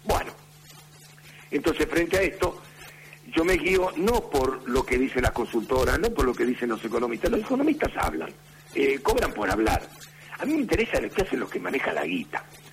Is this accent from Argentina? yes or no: yes; Argentina; la verdad que la plata no la tengo, yo soy argentina, ¿no?